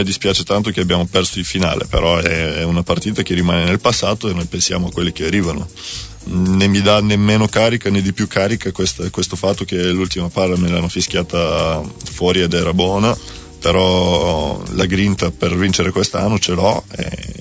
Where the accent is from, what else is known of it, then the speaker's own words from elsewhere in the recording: Serbia; No, adesso come serbo